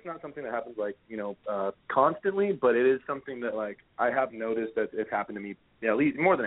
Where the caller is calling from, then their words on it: Colorado, United States; I'm calling from Colorado.